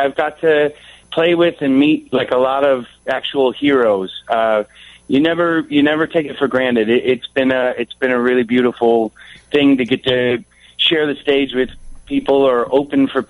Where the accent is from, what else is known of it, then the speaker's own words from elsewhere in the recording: Wheaton, Illinois, United States; I grew up in Wheaton.